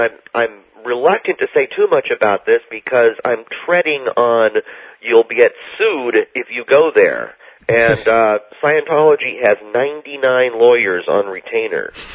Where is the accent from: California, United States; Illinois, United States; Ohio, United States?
California, United States; We were living, we grew up in Southern California, and then Jim and Jim moved to the Haight.